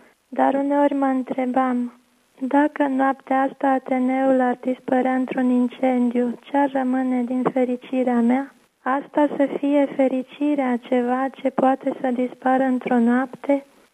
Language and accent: Romanian; Bucharest, Romania; born there; Eu m-am născut în București într-o familie mixtă. Mama e catolică, tata era ortodox.